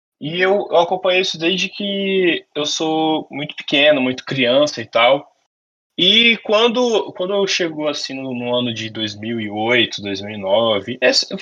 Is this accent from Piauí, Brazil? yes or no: yes; Teresina, Piauí, Brazil; moved away as an adult; tenho 22 anos, eu sou quase 23, né? Esse mês eu faço aniversário. Eu sou natural de Teresina, no Piauí, mas eu moro no interior de São Paulo, porque eu vim fazer faculdade aqui e tal.